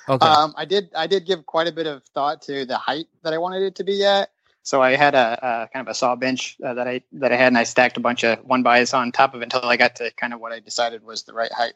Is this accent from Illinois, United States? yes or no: yes; Illinois, United States; I'm from Central Illinois, so it was probably just a little under 4 hour drive.